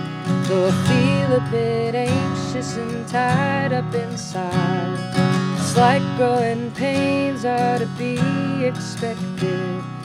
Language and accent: English; Two Harbors, Minnesota, United States; now in Duluth, United States; Well, I went to school here in Two Harbors. So Two Harbors is my hometown. I went to elementary school at North Shore Elementary in Clover Valley.